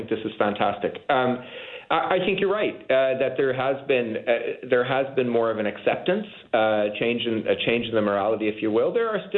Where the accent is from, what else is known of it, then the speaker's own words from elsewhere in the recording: Niagara, Ontario, Canada; I've already mentioned to you, I grew up in Niagara.